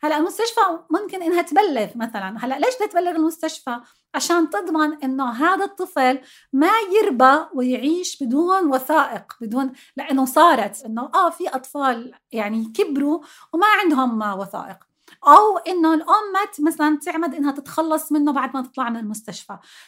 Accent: Jordan; الدور الإيوائية عندنا بالأردن أربع دور إيوائية حكومية

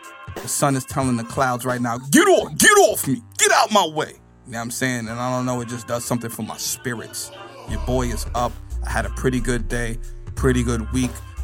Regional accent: Bronx, New York, United States; Is it because I'm from the Bronx?

